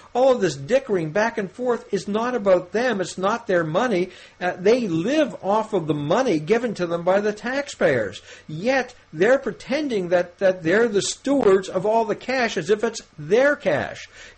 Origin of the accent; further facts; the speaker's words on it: Canada; As a Canadian now, I went across the border yesterday into Messina, New York, to go grocery shopping.